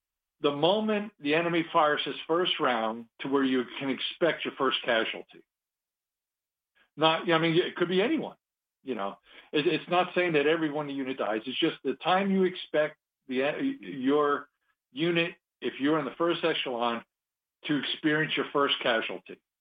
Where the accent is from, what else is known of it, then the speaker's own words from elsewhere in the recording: New Jersey, United States; just a natural-born American heathen. born and raised in New Jersey, a tough guy from the streets there